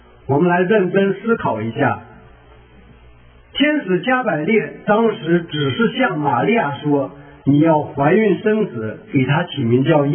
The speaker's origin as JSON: {"language": "Chinese", "country": "China", "said": "咱们中国人怎么问呢？就说你吃了吗？"}